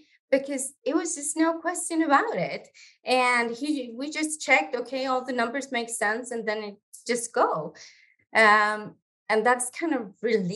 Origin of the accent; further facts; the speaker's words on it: Sweden; Yeah, so I am originally from Sweden